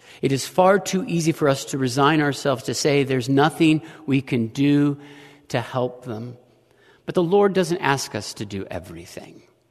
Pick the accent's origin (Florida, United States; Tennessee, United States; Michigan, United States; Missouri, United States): Missouri, United States; Jefferson City; Jefferson City, Missouri, my hometown